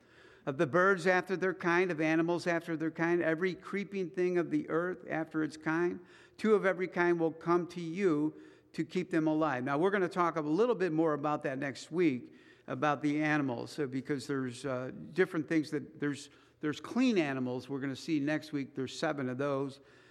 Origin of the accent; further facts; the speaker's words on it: Missouri, United States; I'm from Missouri, right? You guys know, just show me state.